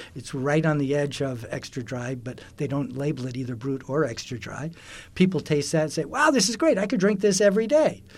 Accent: United States; But we're Americans. We grew up on Coca-Cola.

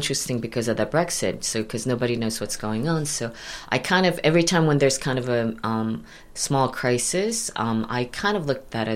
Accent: New York City, New York, United States; also born or lived in Korea; Yes, I was born in Korea, and I grew up in New York City.

